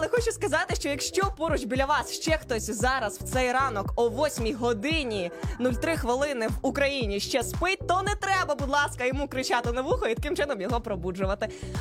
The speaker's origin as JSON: {"language": "Ukrainian", "town": "Vinnytsia", "region": "Vinnytsia Oblast", "country": "Ukraine", "said": "то я із Вінниці завжди"}